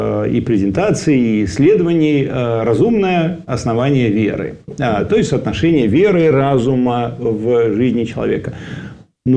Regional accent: Minnesota, United States; Американцы всегда называют, откуда они, из какого штата. Я из Миннесоты. Я не из Америки, я из Миннесоты.

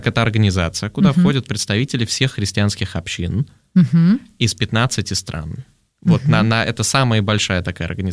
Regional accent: Moscow, Russia; also born or lived in Europe; Я из Москвы, и для меня никогда не стоял, хоть я, в общем, в Европе прожил 9 лет, для меня никогда не стояло вопроса, вернусь я в Москву или не вернусь. Москва — это мой дом, а Россия — это мой дом

